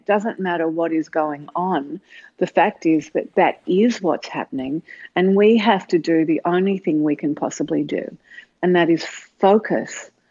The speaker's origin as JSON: {"language": "English", "country": "Australia", "said": "I mean, I'm an Australian and I go to the gym in the morning."}